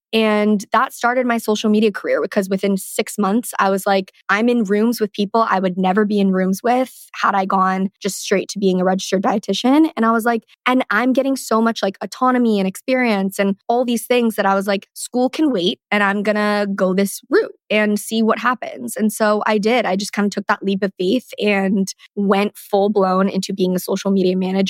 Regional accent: Calabasas, California, United States; now in Los Angeles, United States; when I grew up in Calabasas, it was very just like, it was home and it was homey to me. So grew up in Calabasas, I ended up going to UCLA and from there have kind of always lived in LA.

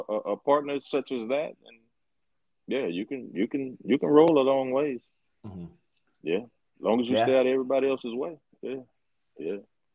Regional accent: the South, United States; I'm from the South, so yeah.

